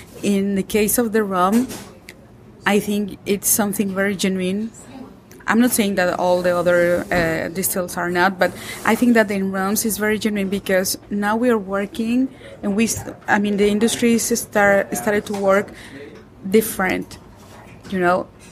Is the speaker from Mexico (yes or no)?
yes; Mexico; English is a second language; So I studied that in Guadalajara in Mexico. I'm from Mexico.